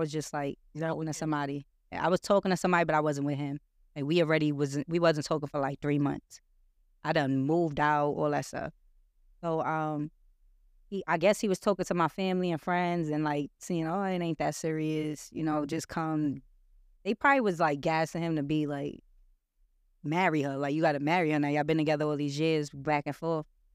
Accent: New York City, New York, United States; Listen, I don't know where y'all from, but I'm from Brownsville and I'm from East Harlem.

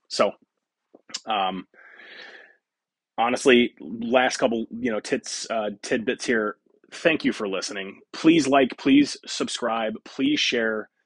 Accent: Rochester, New York, United States; from Rochester, New York

